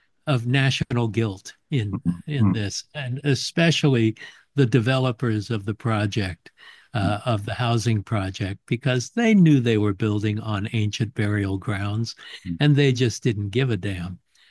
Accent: San Fernando Valley, California, United States; And I was brought up in the San Fernando Valley.

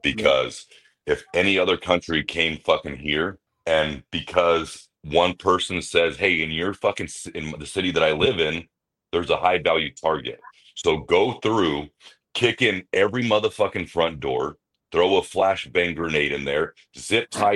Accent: United States; Trust me, I'm an American pride as it fucking gets. I love my fucking country

